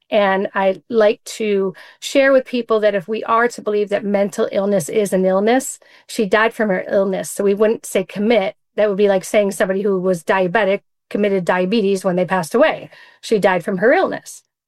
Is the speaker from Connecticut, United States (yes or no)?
no; New York, United States; So I was born and raised in Central New York.